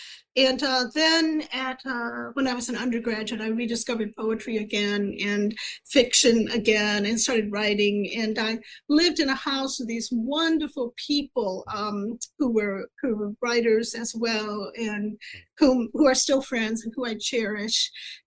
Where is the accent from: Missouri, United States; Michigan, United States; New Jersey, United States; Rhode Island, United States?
Michigan, United States; Fowler; moved away as an adult; now in Pennsylvania, United States; Well, for about the past 35 years, I've been living in Eastern Pennsylvania, but I'm actually from Fowler, Michigan. I grew up on a 140-acre farm there.